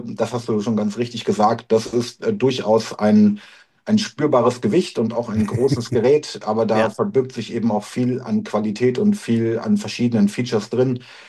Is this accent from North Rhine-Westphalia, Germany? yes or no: yes; Cologne, North Rhine-Westphalia, Germany; Ansonsten bin eine Kölsche Jung